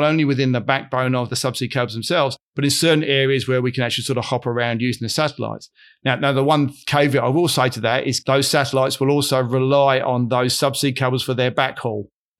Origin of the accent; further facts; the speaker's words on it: Australia; We're from Australia. We have some very remote stuff.